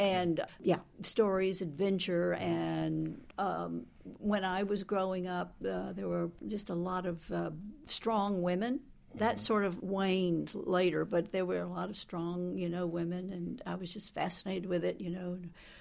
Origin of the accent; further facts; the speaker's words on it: Alabama, United States; Growing up in Alabama, I used to fantasize, look at this, about Lapland.